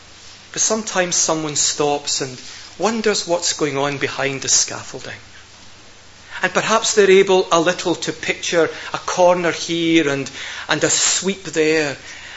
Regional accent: Scotland, United Kingdom; I'm not a towering figure, but I'm a Scotsman.

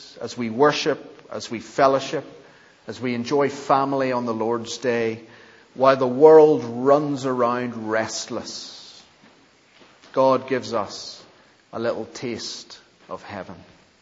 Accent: Northern Ireland, United Kingdom; Growing up in Northern Ireland, where Sunday is a very religious day

